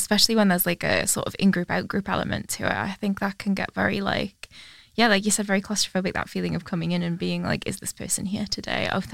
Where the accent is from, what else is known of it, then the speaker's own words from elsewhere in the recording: Newcastle upon Tyne, North East England, United Kingdom; I'm from the West End of Newcastle, where there's like a huge comprehensive called Warbottle